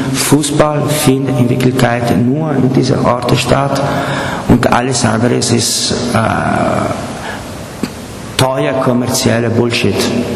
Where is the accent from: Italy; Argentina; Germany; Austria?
Italy; Genoa, Liguria; German is a second language; Ich bin selber aus Genua